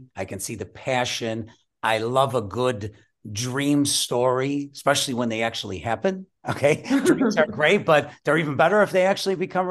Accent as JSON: {"language": "English", "region": "California", "country": "United States", "tie": "born or raised there", "said": "Growing up in California, yeah, you didn't have the stoops, you didn't have the neighborhoods."}